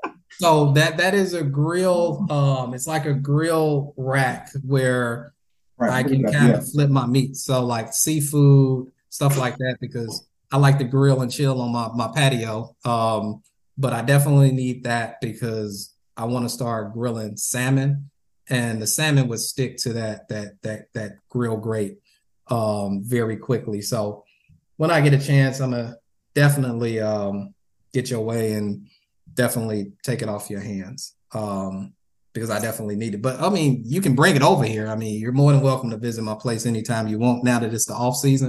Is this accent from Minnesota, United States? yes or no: no; Chicago, Illinois, United States; I got a couple pictures that I won on a silent auction from Inglewood neighborhood I grew up in Chicago.